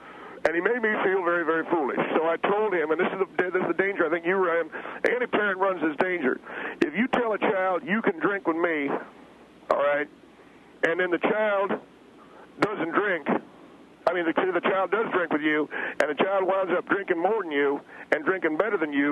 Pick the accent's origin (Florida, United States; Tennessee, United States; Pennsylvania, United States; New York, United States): Tennessee, United States; I come from Tennessee, and Tennessee is sipping whiskey country.